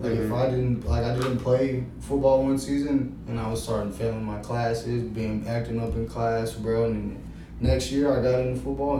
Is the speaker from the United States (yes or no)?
yes; Texas, United States; But I came from Texas, and you all know Texas football is way different than